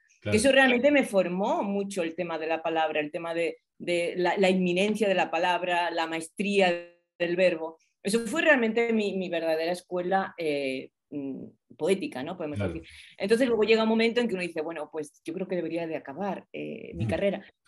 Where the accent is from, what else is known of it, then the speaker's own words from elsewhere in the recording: Seville, Andalusia, Spain; now in Los Angeles, United States; Soy de Sevilla y allí estuve hasta que básicamente me vine a vivir a Los Ángeles.